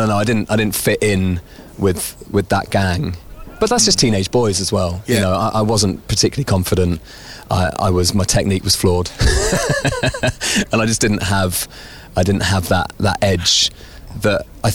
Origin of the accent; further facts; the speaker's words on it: Bromley, South East England, United Kingdom; also born or lived in Essex / Hertfordshire; I was born in Bromley, so I'm from Kent. Then we moved to Essex when I was about 11. And then we moved to Hertfordshire when I was about 14.